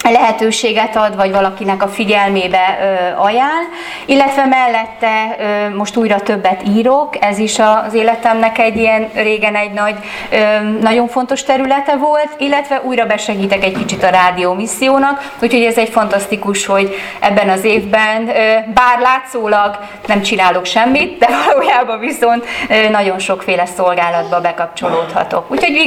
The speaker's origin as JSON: {"language": "Hungarian", "town": "Csengőd", "region": "Bács-Kiskun", "country": "Hungary", "said": "Én csengődi származású vagyok, ez nagyon messze van innen. Bács-Kiskun megyének is inkább a déli része, a déli határhoz van inkább közelebb. A szüleim, illetve a nagyszüleim kiskörösi származásúak, ilyen szlovák kegyességi háttérből valók."}